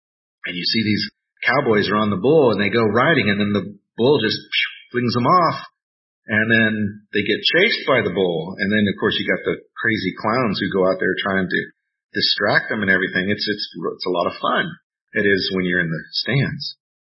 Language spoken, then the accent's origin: English; Houston, Texas, United States; And one thing growing up in Houston teaches you is that the livestock show and rodeo is huge.